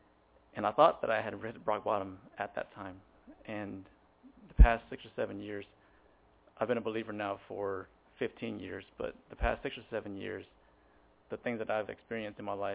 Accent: Garland, Texas, United States; Growing up in Garland at the time in high school, Asian gangs were very prominent.

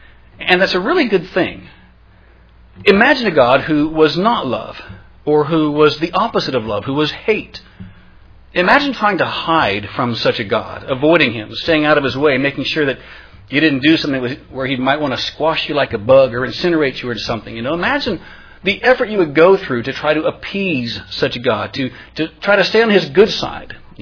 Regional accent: Parkersburg, West Virginia, United States; When I was a kid, we did a lot of hiking out in the foothills of the Appalachians near my hometown of Parkersburg.

